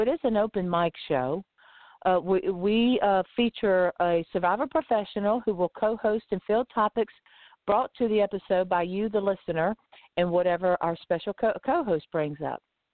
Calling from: Lighthouse Point, Florida, United States

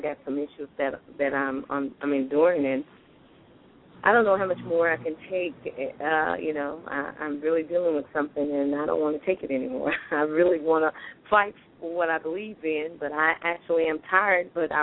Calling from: Tennessee, United States; Well, I just want... this is Tennessee.

